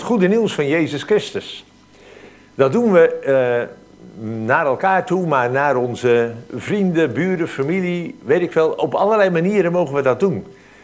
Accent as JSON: {"language": "Dutch", "town": "Rotterdam", "region": "South Holland", "country": "Netherlands", "said": "Ook omdat ik zelf uit Rotterdam-Zuid kom."}